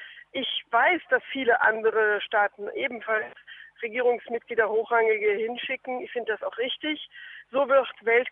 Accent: Eifel, Germany; Es war also noch in der Zeit 79 durchaus umstritten in der katholischen Kirche bei uns in der Eifel, ob man das überhaupt zulässt.

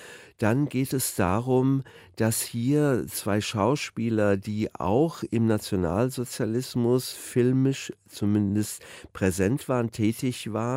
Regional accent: Wiesbaden, Hesse, Germany; Ich bin in Wiesbaden aufgewachsen

